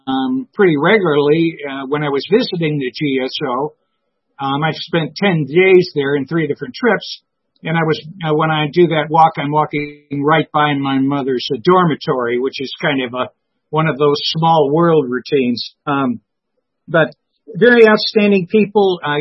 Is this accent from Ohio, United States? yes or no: yes; Chagrin Falls, Ohio, United States; because I'm from Chagrin Falls, Ohio, I could tell you his name was originally Tom Conway before it was changed